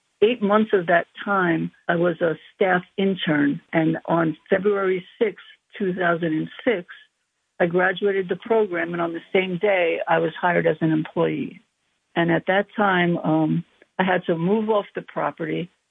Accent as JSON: {"language": "English", "town": "Brooklyn", "region": "New York", "country": "United States", "said": "I'm originally from Brooklyn, and that's how I ended up relocating upstate New York."}